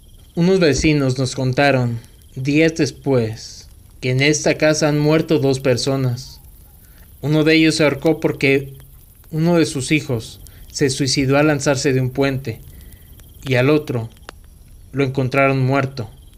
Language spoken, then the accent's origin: Spanish; Venezuela; now in Ibagué, Colombia; Yo soy venezolano, sin embargo, emigré por la situación de mi país y ahora vivo en Colombia en el departamento de Tolima, Ibagué.